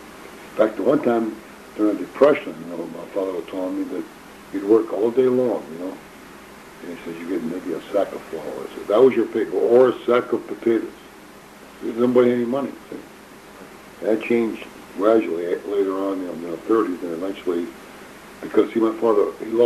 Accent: Monroe, United States; That was enjoyable, growing up in Monroe at that time.

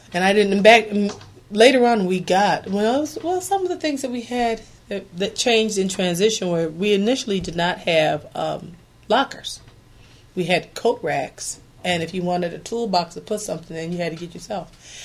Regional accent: Lansing, Michigan, United States; like I said, I grew up in Lansing.

